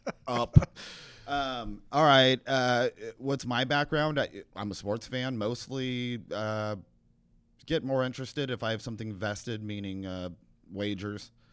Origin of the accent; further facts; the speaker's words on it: California, United States; I'm from California. I'm a native Californian.